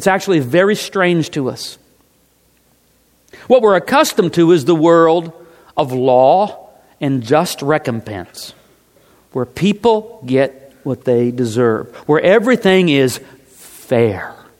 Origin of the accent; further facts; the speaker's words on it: Missouri, United States; I grew up in Missouri. My mom died when I was 5 years old.